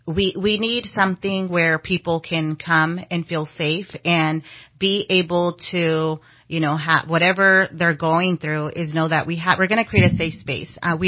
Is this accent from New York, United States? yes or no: no; California, United States; I was from Tehama County, Glen, Butte, and that's where most of my work was done.